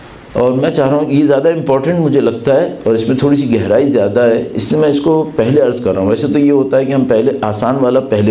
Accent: Karachi, Sindh, Pakistan; میں ہم خود کراچی کے رہنے والے ہیں, کراچی میں جو شہادتیں ہوئی ہیں ان کو اپنی آنکھوں سے دیکھا ہے

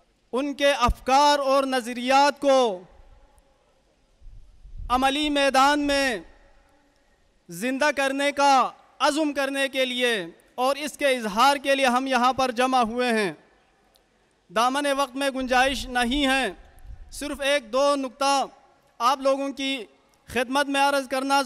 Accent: Gilgit-Baltistan, Pakistan; میرا تعلق گلگت بلتستان سے ہے،

